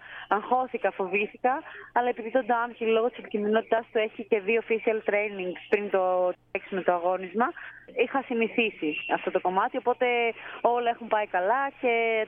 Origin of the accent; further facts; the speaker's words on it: Greece; οπότε ακόμα και αυτό για μένα που είμαι από την Ελλάδα είναι σημαντικό.